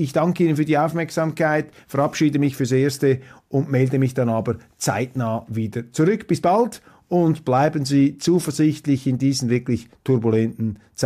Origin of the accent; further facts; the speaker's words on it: Switzerland; da plädiere ich als Schweizer natürlich für die Aufrechterhaltung der Neutralität